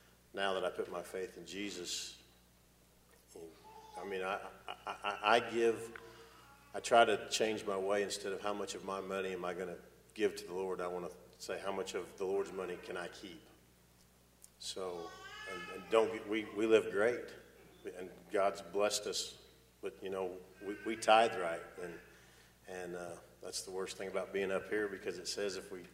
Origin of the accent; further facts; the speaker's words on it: Missouri, United States; because I'm from Missouri. I'm the show me state